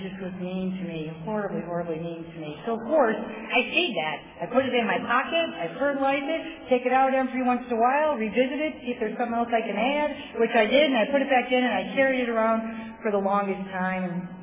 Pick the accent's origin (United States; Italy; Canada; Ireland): Ireland; It's because I'm Irish, and she doesn't like Irish people.